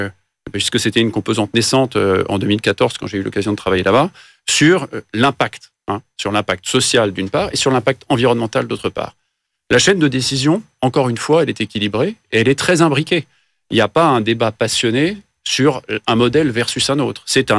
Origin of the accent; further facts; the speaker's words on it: France; moved away as an adult; now in Montréal, Canada; moi, en tant que Français arrivant à l'étranger, j'avais eu des expériences internationales, mais j'arrive au Québec et à Montréal